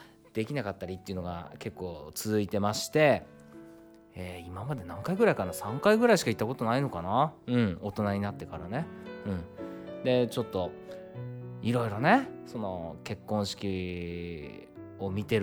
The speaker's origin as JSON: {"language": "Japanese", "region": "Iwate", "country": "Japan", "said": "この子はですね僕と同じ岩手県出身なんですよ。"}